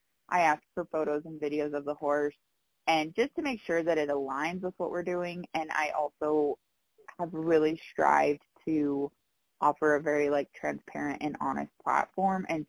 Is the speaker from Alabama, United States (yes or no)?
no; Wyoming, United States; I was born and raised in Southwest Wyoming, where horses are $1,500 horses.